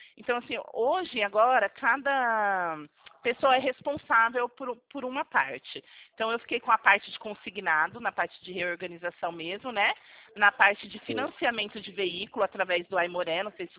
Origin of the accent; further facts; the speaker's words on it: Presidente Prudente, São Paulo, Brazil; Não, eu sou de Presidente Prudente. Eu vim transferida para cá.